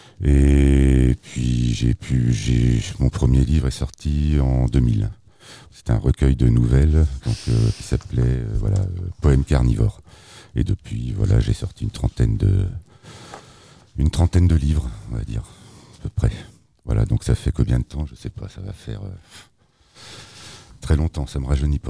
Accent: Camaret-sur-Mer, Brittany, France; also born or lived in Saint-Nazaire; J'ai écrit mes premiers poèmes à 12 ans, en arrivant en fait à Camaret, en 5e à Camaret. Je suis né à Saint-Nazaire

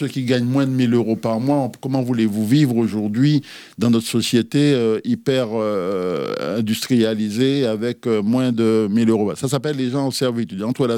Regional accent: Martinique; born there; Moi, je suis né en Martinique le 15 janvier 1945. Donc je suis né dans ce pays de la Martinique, petit pays.

